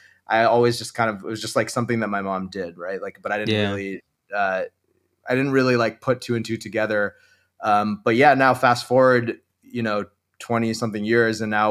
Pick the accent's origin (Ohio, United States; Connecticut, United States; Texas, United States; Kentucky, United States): Connecticut, United States; also born or lived in Beijing, China / Switzerland; And then from Switzerland, we moved back to the States when I was around 10, and we settled in Connecticut, which is right